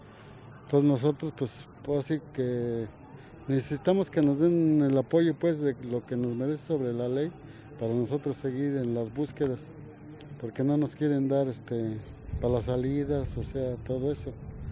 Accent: State of Mexico, Mexico; Yo soy del Estado de México

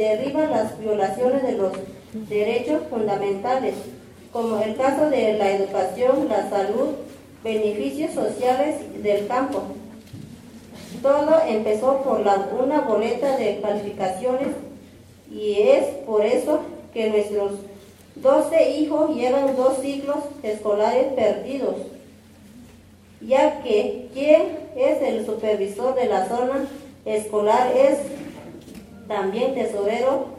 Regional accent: Guerrero, Mexico; vengo de Guerrero.

